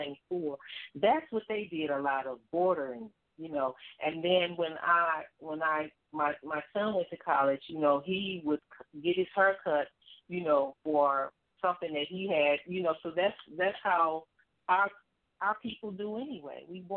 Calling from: St. Louis, Missouri, United States; from St. Louis, Missouri, mock number 28.

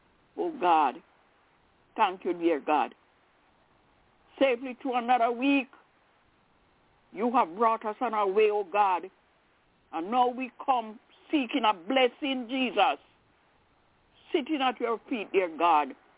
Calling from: Albany, New York, United States; I'm calling from Albany.

